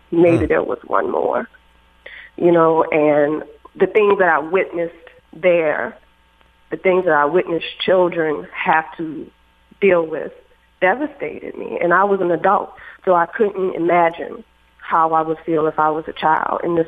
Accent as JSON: {"language": "English", "town": "Boston", "region": "Massachusetts", "country": "United States", "tie": "born or raised there", "also_born_or_lived": "Mexico", "moved": "yes", "lives_now": "New Orleans, United States", "said": "I'm not a native New Orleanian. I moved here in 2001 from Mexico. I had lived in Mexico for about 15 years. So I was already out of my own culture, which is Boston, where I grew up."}